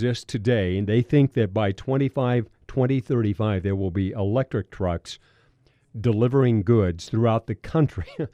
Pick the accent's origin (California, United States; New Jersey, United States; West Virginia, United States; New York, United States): California, United States; moved away; I grew up in California, left there many, many, many years ago.